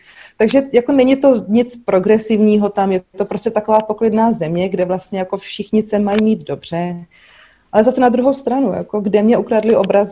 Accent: Prague, Czechia; jsem prostě rodilej Pražák

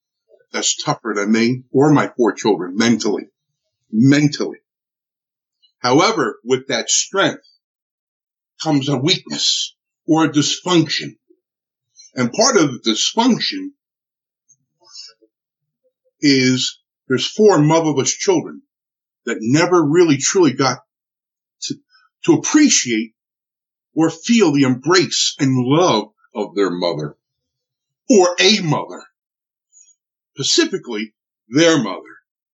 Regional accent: Newark, New Jersey, United States; I'm from Newark, New Jersey. I'm Italian.

